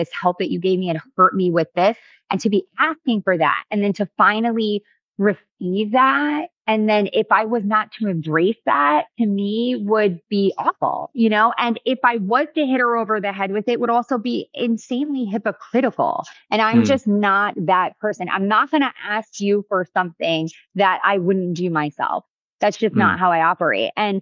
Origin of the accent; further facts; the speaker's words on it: Long Island, New York, United States; I'm from Long Island.